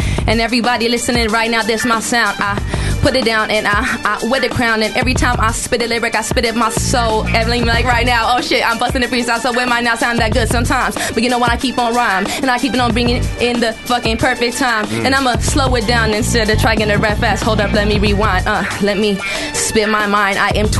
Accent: Los Angeles, California, United States; I grew up in Los Angeles, raised by a single mother.

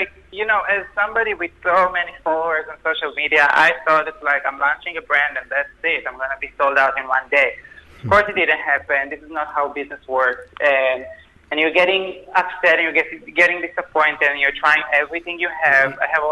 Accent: Israel; moved away as an adult; now in New York, United States; I grew up in Israel. I moved to New York when I was 20.

